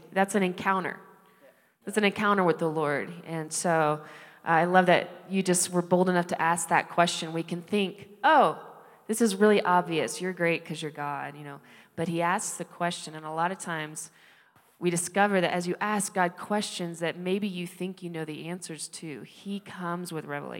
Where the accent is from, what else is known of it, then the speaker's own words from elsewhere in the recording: Kansas City, Missouri, United States; We're from Kansas City.